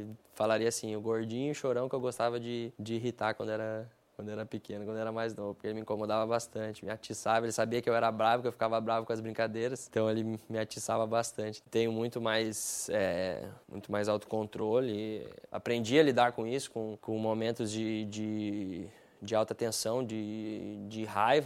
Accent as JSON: {"language": "Portuguese", "town": "Novo Hamburgo", "region": "Rio Grande do Sul", "country": "Brazil", "tie": "born or raised there", "said": "lá da minha cidade, Novo Hamburgo"}